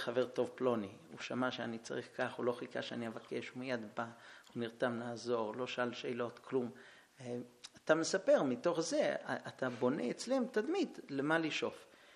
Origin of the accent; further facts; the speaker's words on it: New York, United States; now in Israel; אני גדלתי בבית שההורים שלי ירדו ומגיל 4:30 גדלתי בארצות הברית עם כל המשפחה בארץ. כל פעם שהגיע קרוב משפחה לניו יורק